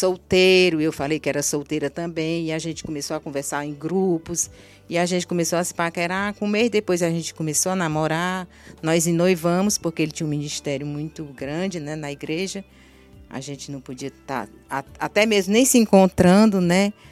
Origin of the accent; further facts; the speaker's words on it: Nova Russas, Ceará, Brazil; Eu voltar como uma serva do Senhor, né, para Nova Russas, servir ao meu Deus lá na cidade onde eu nasci e me criei. E hoje eu estou aqui em Nova Russas, né, alegre, satisfeita, uma qualidade de vida melhor, cidade pequena